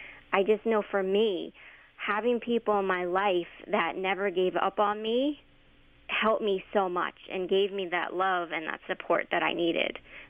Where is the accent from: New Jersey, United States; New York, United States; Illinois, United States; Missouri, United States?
New Jersey, United States; now in Gainesville, United States; like I said, I'm from New Jersey, and I decided to stay around here. I actually moved to Gainesville, Florida